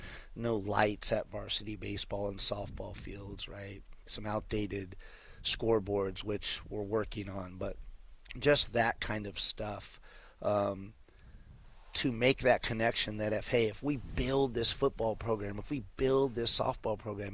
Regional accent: Lemoore, California, United States; So I'm from Lemoore, and I was a deputy sheriff in Lemoore for a long time after college.

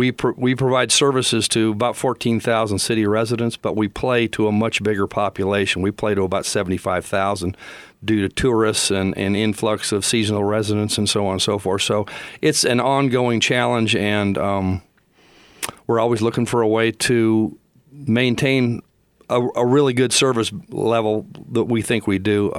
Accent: Los Angeles, California, United States; I have mentioned earlier I was from Los Angeles. I saw the same thing happen to Los Angeles when I was a child.

